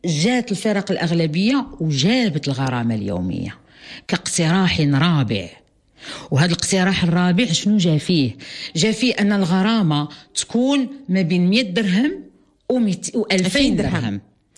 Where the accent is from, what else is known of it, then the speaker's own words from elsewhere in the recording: Morocco; والواحد احنا مغاربة، الواحد يطلب السلامة